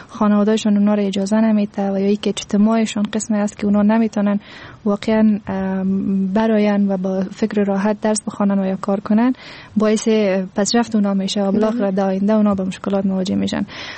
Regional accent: Afghanistan; چون هرچی نباشه ما افغان هستیم،

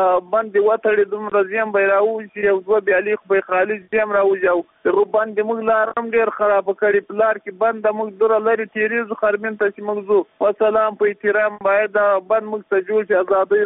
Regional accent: Paktika, Afghanistan; د پکتیکا یو سبقېله کوړی د مشکل د کلي اوسېدونکی.

